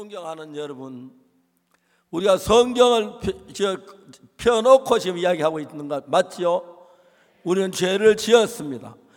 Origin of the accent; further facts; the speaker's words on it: South Korea; 저는 한국에서 태어나서 자라면서